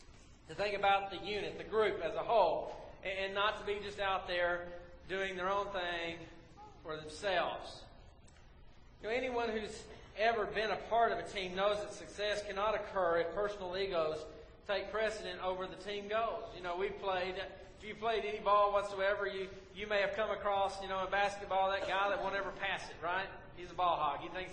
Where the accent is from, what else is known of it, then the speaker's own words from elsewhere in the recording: Mississippi, United States; I know I'm from Mississippi, but I can spell.